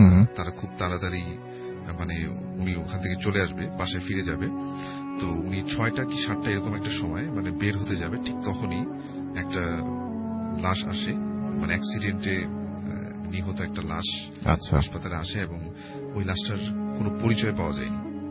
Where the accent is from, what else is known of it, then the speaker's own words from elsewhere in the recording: Dhaka, Dhaka Division, Bangladesh; পুরান ঢাকা থেকে এসেছি